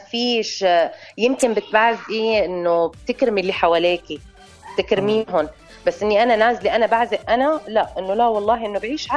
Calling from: Egypt

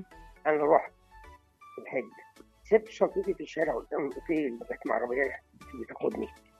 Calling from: Cairo, Cairo Governorate, Egypt; من القاهرة.

